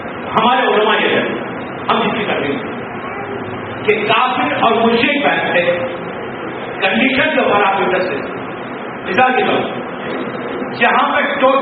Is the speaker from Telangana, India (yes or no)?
yes; Hyderabad, Telangana, India; मैं भी शहर हैदराबाद से आया